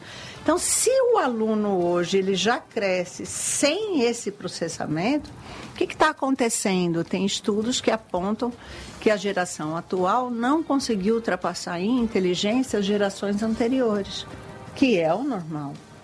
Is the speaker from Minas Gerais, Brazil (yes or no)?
no; São Paulo, Brazil; eu não sou baiana, eu sou paulista